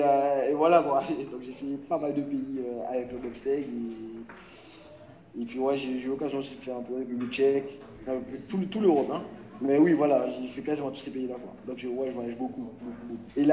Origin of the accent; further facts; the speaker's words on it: Marie-Galante, Guadeloupe; Marie-Galante, c'est dans mon cœur, donc c'est ma terre-mère